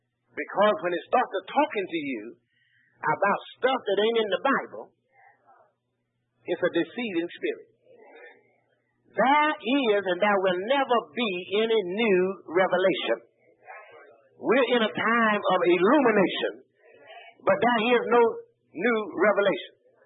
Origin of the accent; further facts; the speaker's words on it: Beaufort, South Carolina, United States; I grew up right down in Beaufort at Queen Street Baptist Church